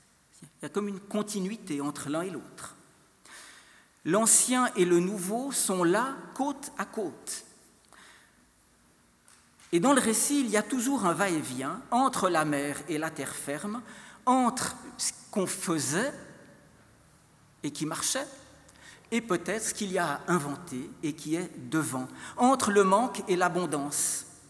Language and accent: French; Biel/Bienne, Bern, Switzerland; je viens de Bienne.